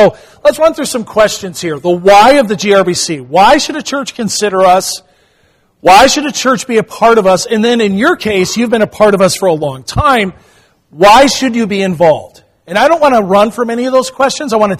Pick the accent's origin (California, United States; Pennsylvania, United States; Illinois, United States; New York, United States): Illinois, United States; Chicago; And growing up in Chicago, it's just in my DNA to be a fan of the Chicago Cubs.